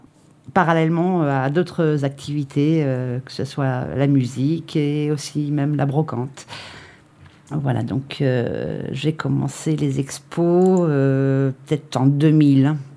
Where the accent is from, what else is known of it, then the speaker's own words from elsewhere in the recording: Port-d'Envaux, Nouvelle-Aquitaine, France; Je viens de Port-d'Envaux, d'un petit village bien charentais, au bord de la Charente.